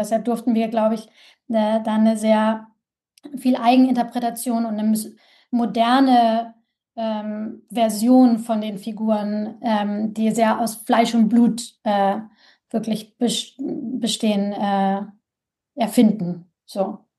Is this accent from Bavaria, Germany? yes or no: yes; Munich, Bavaria, Germany; ich bin in der Stadt groß geworden. Ich bin richtig Stadtkind und in München.